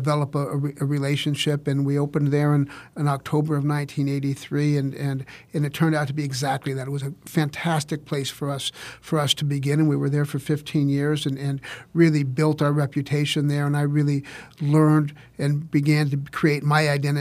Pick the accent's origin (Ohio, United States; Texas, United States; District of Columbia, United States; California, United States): California, United States; I'm from California, so I was ready.